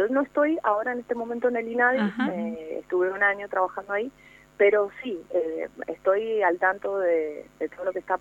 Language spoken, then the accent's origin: Spanish; Argentina; un montón de cosas que nos están pasando como argentinos y argentinas